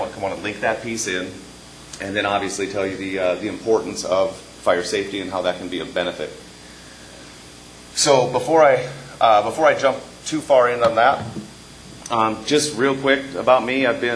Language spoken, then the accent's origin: English; Minnesota, United States; I'm from Minnesota, which is why I talk funny. And I can't help it, just my accent.